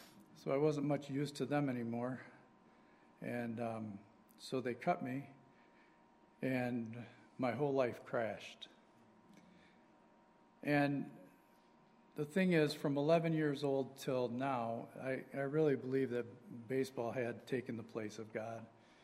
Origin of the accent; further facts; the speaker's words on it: Waterford, Michigan, United States; And I grew up in Waterford, Michigan.